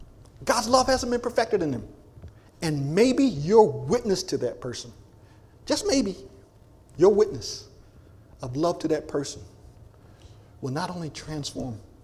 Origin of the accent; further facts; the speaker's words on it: East Coast, United States; I know, I come from the East Coast, that people do things in the church that you don't like.